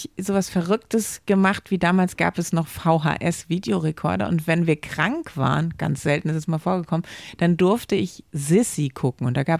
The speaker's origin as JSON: {"language": "German", "region": "West Germany", "country": "Germany", "said": "die West-Variante kannte ich als Wessi gar nicht."}